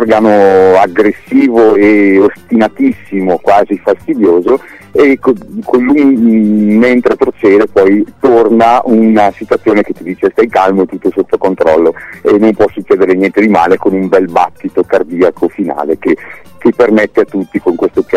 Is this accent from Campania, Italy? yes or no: no; Lombardy, Italy; io vengo dalla provincia di Mantova